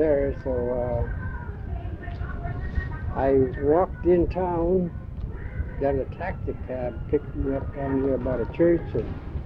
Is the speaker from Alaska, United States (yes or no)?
yes; Chignik, Alaska, United States; See, Chigenik is my hometown.